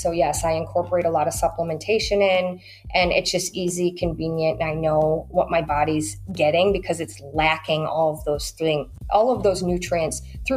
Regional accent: Chicago, Illinois, United States; I'm from Chicago. I'm a pizza girl too.

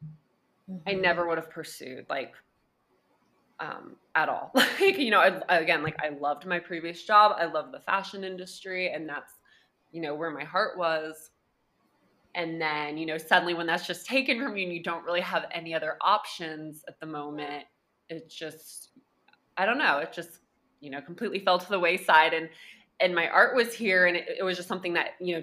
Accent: Ohio, United States; now in Brooklyn, United States; So I'm like Marianne, I am not originally from New York. I grew up in the Midwest in Ohio, and my background has always been in fashion.

